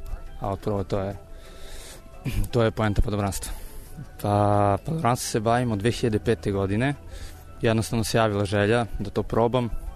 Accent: Jagodina, Pomoravlje District, Serbia; iz Jagodine sam.

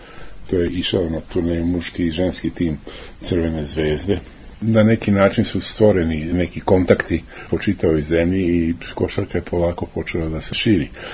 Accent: Belgrade, Serbia

